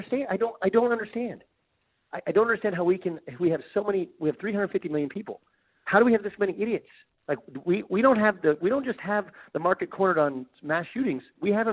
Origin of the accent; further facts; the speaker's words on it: California, United States; also born or lived in Connecticut; When I moved from ESPN to CBS, I moved from Connecticut to California, where I grew up, and that's really why I took the job.